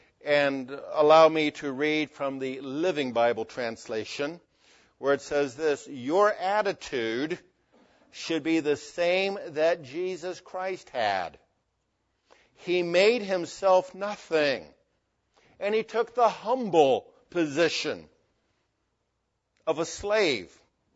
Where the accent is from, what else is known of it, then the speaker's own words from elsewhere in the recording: Berwyn, Illinois, United States; born there; Now, I was born in Berwyn, Illinois. How many of you know where Berwyn, Illinois is?